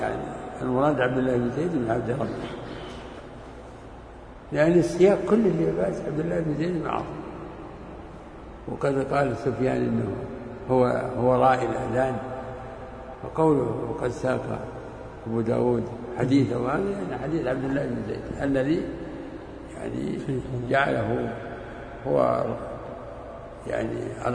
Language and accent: Arabic; Mecca, Makkah Province, Saudi Arabia; أنا رأيتها بنفسي وأنا صغير في الحجاز في مكة